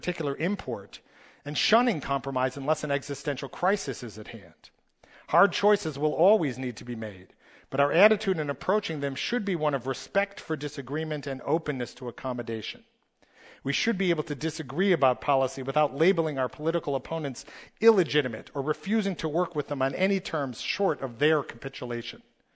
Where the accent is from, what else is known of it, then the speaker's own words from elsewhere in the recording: Chicago, Illinois, United States; I'm from Chicago, and I might root for the Cubs.